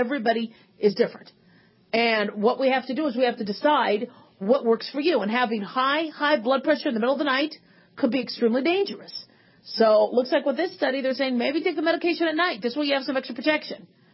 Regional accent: Phoenix, Arizona, United States; born or raised there

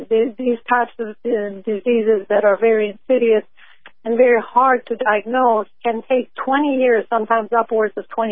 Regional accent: France; And grew up in Europe, as you know. I was raised in France, and the baguettes, the croissants, and all the good foods were presented to me every day, and I was eating them.

